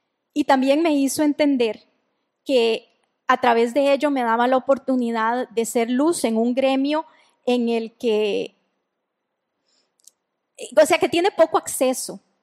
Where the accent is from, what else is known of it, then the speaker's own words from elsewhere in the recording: Costa Rica; Para los que no lo saben, nosotros somos de Costa Rica.